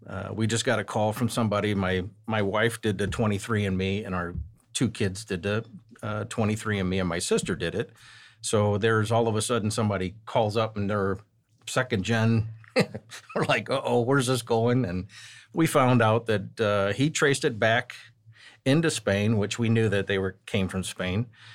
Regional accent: St. Louis, Missouri, United States; I live in St. Louis Hills and really love the neighborhood. It brings back a lot because I'm from Baden.

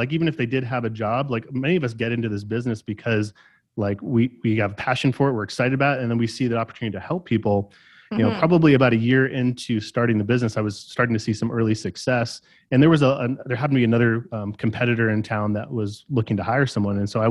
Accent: California, United States; moved away as an adult; now in Tucson, United States; So I moved from Southern California, where I grew up, to come to the University of Arizona here in Tucson to go to school.

